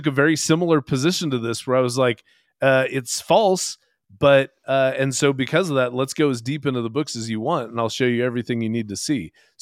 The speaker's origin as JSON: {"language": "English", "town": "Seattle", "region": "Washington", "country": "United States", "tie": "born or raised there", "said": "Berg moved to Seattle in 1989. That's my hometown."}